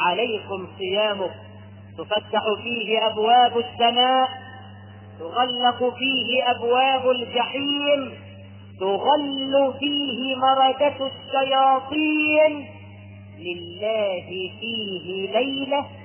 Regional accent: Egypt; احنا كمصريين برضه بنستقبل رمضان بالفرح.

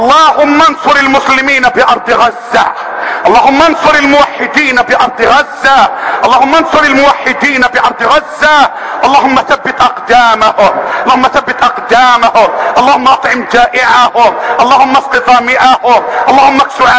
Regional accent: Egypt; اللهم احفظ بلدنا مصر

